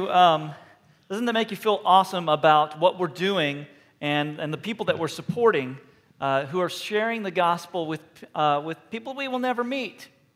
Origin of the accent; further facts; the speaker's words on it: Texas, United States; Now the first service, you didn't know that I was from Texas, but now you know that I'm from Texas, and you're still saying this.